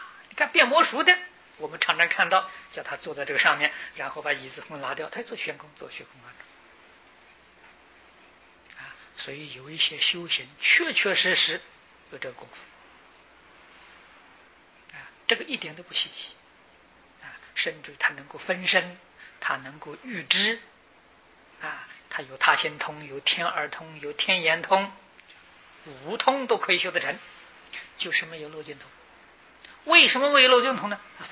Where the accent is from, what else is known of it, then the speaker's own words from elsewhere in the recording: China; 这两种啊我们中国人呢把它合成起来叫做沉浸